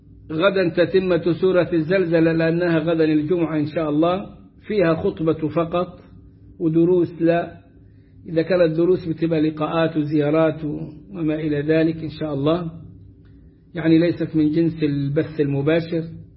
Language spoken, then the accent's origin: Arabic; Sohag, Sohag Governorate, Egypt; يقولون أنت من المنصورة، أقول أنا من سوهاج